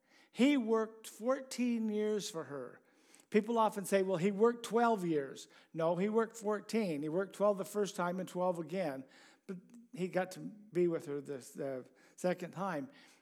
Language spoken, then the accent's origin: English; Wilson Lane, Utah, United States; I did. I grew up in Wilson Lane, just outside of Ogden.